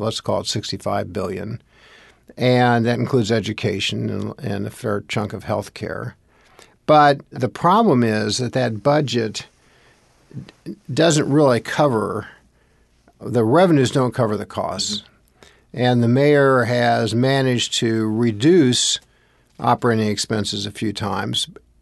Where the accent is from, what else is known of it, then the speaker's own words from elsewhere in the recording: Indianapolis, Indiana, United States; I grew up in Indianapolis and wanted to go into public service.